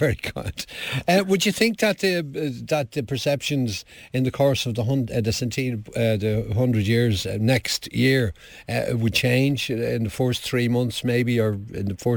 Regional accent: Ireland; it goes to show how, as Irish people, how slow we are to change.

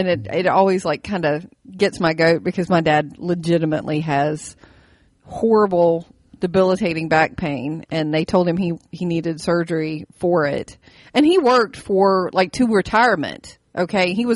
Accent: West Virginia, United States; my home state, West Virginia, was unspecified back injuries.

